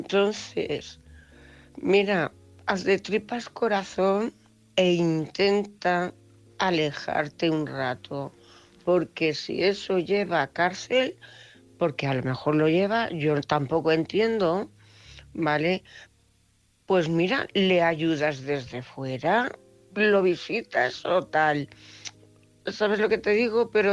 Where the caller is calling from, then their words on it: Cuenca, Castilla-La Mancha, Spain; de Cuenca, corresponsal.